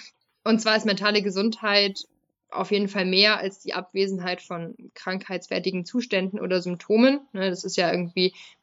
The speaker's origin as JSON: {"language": "German", "town": "Halle", "region": "Saxony-Anhalt", "country": "Germany", "said": "ich komme ursprünglich aus Halle, habe da bei den Jungs gespielt, beim SV Rotation Halle, großer Weltverein."}